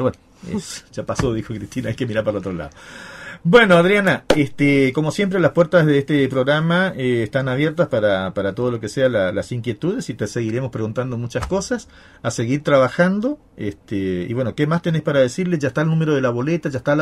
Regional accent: Corrientes, Argentina; somos que somos correntinos, ¿no? Que somos correntinos.

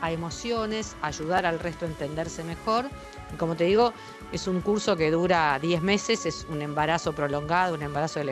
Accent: Argentina; nosotros, como somos argentinos y todo lo hacemos a lo grande

